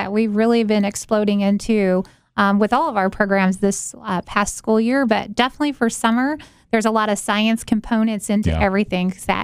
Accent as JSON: {"language": "English", "town": "Galesburg", "region": "Illinois", "country": "United States", "tie": "born or raised there", "said": "Born and raised in Galesburg. Yeah. Graduated Carl Sandburg College, went to Western Illinois University, and came back to the area. So I've been here my whole life."}